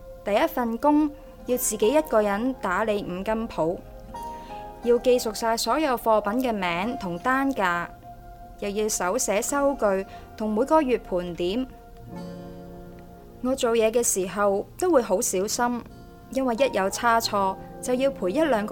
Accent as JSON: {"language": "Cantonese", "region": "Jiangxi", "country": "China", "tie": "born or raised there", "said": "我在江西农村出世，五兄弟姊妹当中我排最细"}